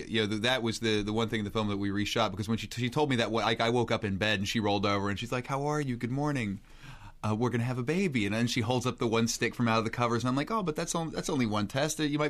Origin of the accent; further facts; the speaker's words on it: United States; while as an American, the people that I see in this film aren't the people that I see in the media.